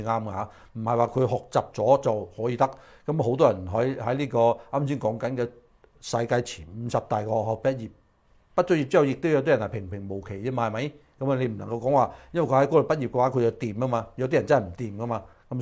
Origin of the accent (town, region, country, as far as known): China; born or raised there; now in Hong Kong